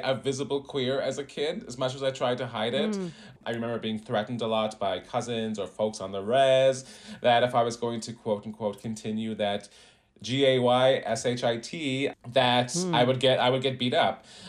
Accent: Selkirk, Manitoba, Canada; Growing up in Selkirk, Manitoba, as well as Peguis First Nation, both in Treaty 1, being queer or two-spirit and Indigenous

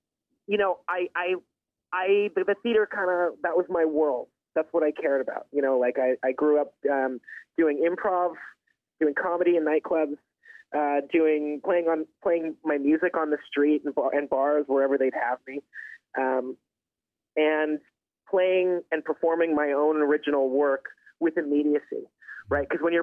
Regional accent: Toronto, Ontario, Canada; also born or lived in Pine Ridge, South Dakota / Los Angeles / Vermont; I was born in Pine Ridge, South Dakota, but I'm the son of a movie star, and she moved us around from L.A. to Vermont and finally to Toronto.

